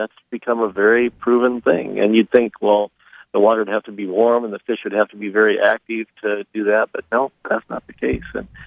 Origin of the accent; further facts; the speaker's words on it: Kansas, United States; I grew up in Kansas where we didn't even fish, but once I got to Minnesota